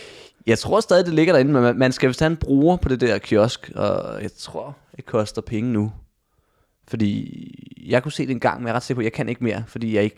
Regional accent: Hedehusene, Capital Region of Denmark, Denmark; Og så sagde jeg, yes, om jeg er fra Vestegnen.

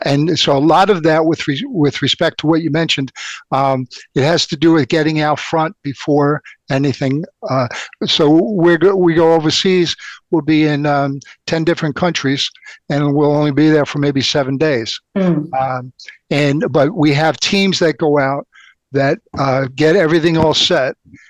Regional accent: Bronx, New York, United States; I was one of nine children. I grew up in the Bronx of New York.

